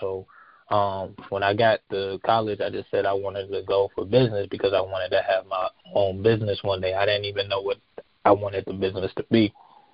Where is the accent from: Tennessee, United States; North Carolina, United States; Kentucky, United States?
North Carolina, United States; Winston-Salem; I'm from Winston-Salem, North Carolina, born and raised.